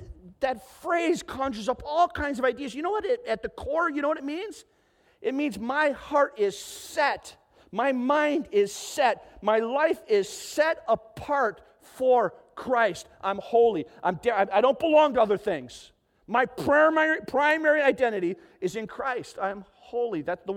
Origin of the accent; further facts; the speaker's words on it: Proctor, Minnesota, United States; I grew up in Proctor, Minnesota. I've said that like a billion times.